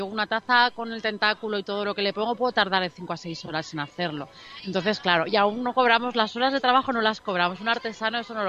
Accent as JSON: {"language": "Spanish", "town": "Onil", "region": "Valencian Community", "country": "Spain", "said": "vengo de Onil, Alicante."}